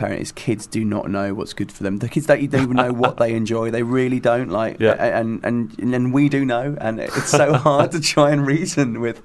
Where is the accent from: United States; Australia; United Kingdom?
United Kingdom; England; I think I'm English.